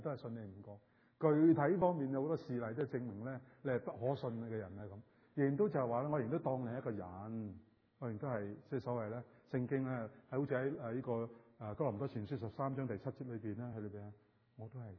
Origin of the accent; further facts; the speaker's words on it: China; 我们中国人有一个说话，就是说呢，啲夫妇大难临头的时候就咩啊？就各自飞嘛